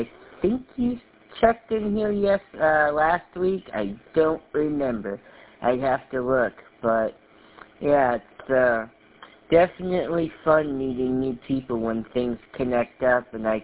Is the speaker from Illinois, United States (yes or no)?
yes; Wheaton, Illinois, United States; Yeah, I'm from Wheaton, which is a suburb of Chicago.